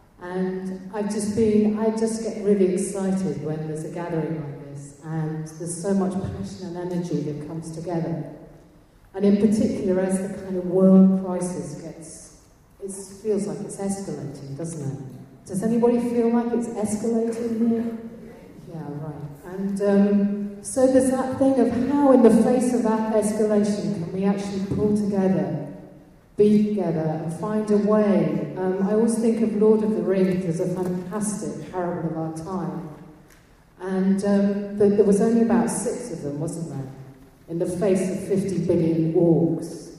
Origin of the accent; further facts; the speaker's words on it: Totnes, South West England, United Kingdom; I'm from Totnes